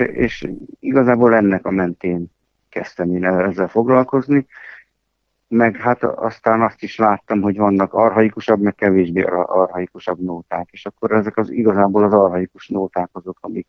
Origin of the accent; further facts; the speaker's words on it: Tótkomlós, Békés, Hungary; Hát én Tótkomoson nőttem fel